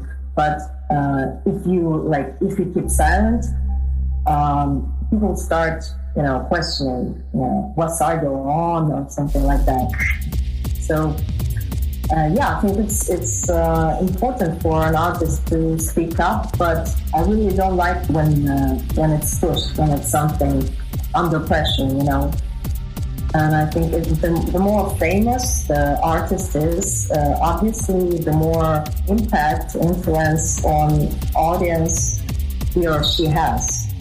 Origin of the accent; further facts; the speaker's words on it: Donetsk, Donetsk Oblast, Ukraine; now in Kyiv, Ukraine; I'm a musician from Kiev, Ukraine, originally from Donetsk.